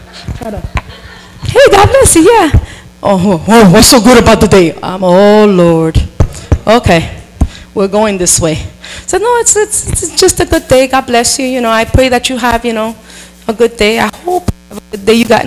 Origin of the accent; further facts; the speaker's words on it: South Bronx, New York, United States; When we come from the South Bronx, yo, that ghetto just comes up, you know, just raises up.